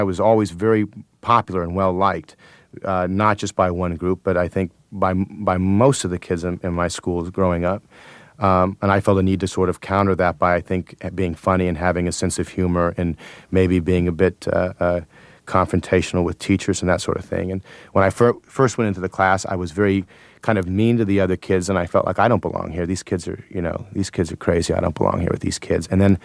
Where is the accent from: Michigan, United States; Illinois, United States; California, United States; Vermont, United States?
Illinois, United States; Buffalo Grove; also born or lived in Minnesota; I lived in Minnesota for 1 month, and I was raised in Buffalo Grove, which is sort of a middle-class suburb in Illinoi